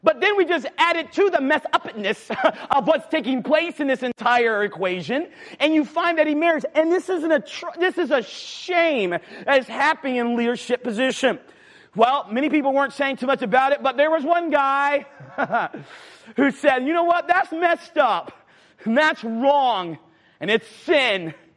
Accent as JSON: {"language": "English", "region": "North Carolina", "country": "United States", "said": "I mean, come on, I'm from North Carolina. We don't even do that in North Carolina, bro."}